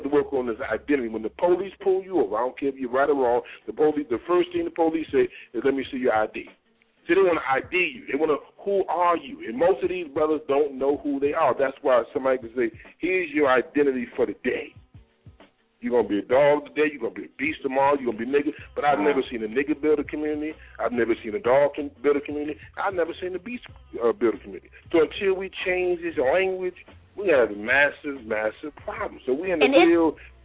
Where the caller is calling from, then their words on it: New Jersey, United States; I'm calling from New Jersey.